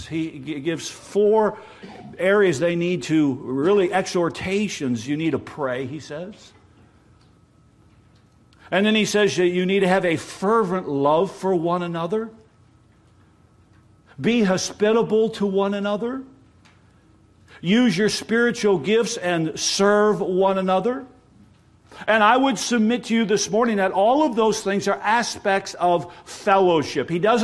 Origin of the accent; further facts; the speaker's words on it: Michigan, United States; You know, I'm from West Michigan. I was from West Michigan. A hurricane? What's a hurricane?